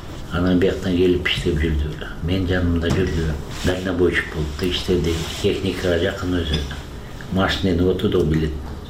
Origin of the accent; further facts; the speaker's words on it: Bishkek, Kyrgyzstan; Фрунзе шаарында төрөлгөм. Өмүр бою шейде жашагам. Семьямда 3 бала бар.